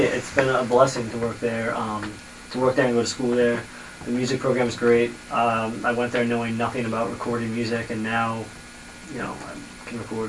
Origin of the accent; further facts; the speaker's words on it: Connecticut, United States; I'm from Connecticut, so I would live here during the week and go home. Weekend.